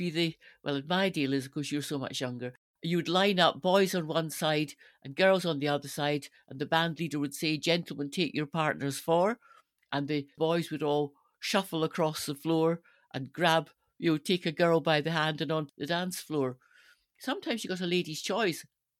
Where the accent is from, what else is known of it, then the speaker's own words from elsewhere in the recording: Stirling, Scotland, United Kingdom; I grew up in Stirling, and the Golden Lion had great dances on a Saturday night.